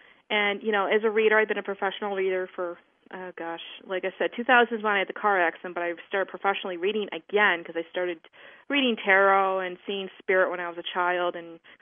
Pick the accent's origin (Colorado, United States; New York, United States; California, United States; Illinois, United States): New York, United States; I'm from Western New York, the snow capital of the world.